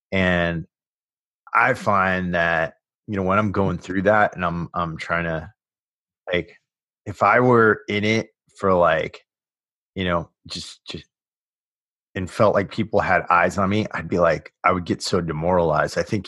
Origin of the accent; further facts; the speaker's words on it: New York, United States; I remember when I was getting out, all my friends, cause I came from the New York City area.